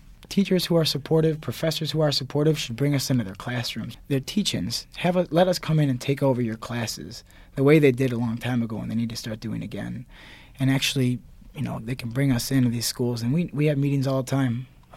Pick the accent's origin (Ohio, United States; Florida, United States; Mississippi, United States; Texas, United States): Ohio, United States; now in New York City, United States; I come from Ohio. People think I'm in New York City